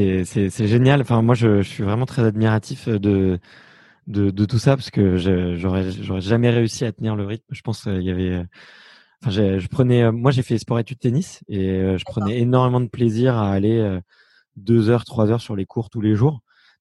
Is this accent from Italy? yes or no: no; Fontenay-sous-Bois, Île-de-France, France; moi j'ai grandi à Fontenay-sous-Bois.